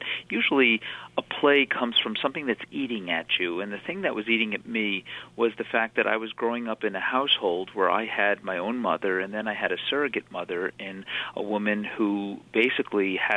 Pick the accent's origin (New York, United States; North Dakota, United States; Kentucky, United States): New York, United States; Roslyn; I grew up in Roslyn, Long Island, and experienced having lived in domestics for a number of years in my youth.